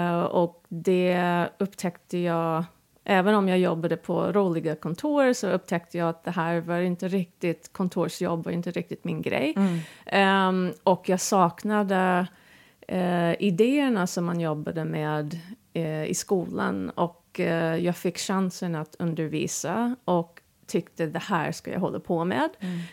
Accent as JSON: {"language": "Swedish", "town": "Mechanicsville", "region": "Maryland", "country": "United States", "lives_now": "Sweden", "said": "Jag kommer från Mechanicsville, Maryland."}